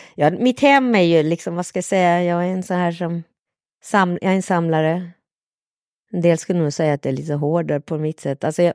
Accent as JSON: {"language": "Swedish", "region": "Skåne", "country": "Sweden", "tie": "born or raised there", "also_born_or_lived": "Kalmar"}